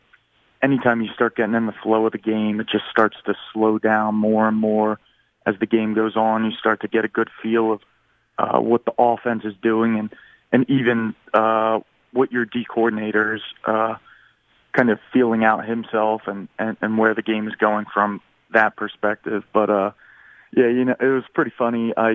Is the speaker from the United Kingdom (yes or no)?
no; East Coast, United States; I'm from the East Coast, about 2 hours from D.C., so kind of felt like I was back around home.